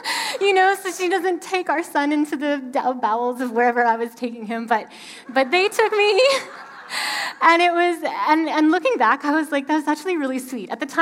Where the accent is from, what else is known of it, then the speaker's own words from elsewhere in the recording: England, United Kingdom; born there; I was born in England, and my father is English, and my mother had met him in England